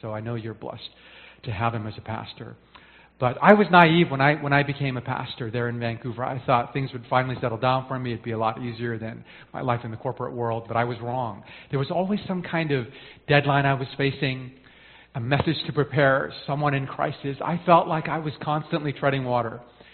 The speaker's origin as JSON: {"language": "English", "country": "Japan", "said": "in my early 20s, I was working in the corporate world in Tokyo, Japan. I'm from Japan originally."}